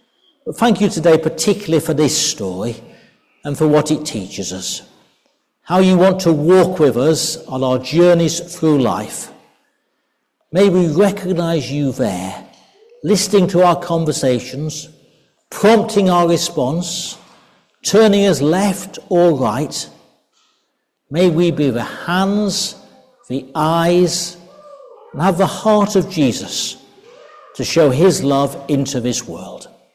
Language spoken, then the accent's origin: English; Doncaster, Yorkshire and the Humber, United Kingdom; I was brought up in Doncaster.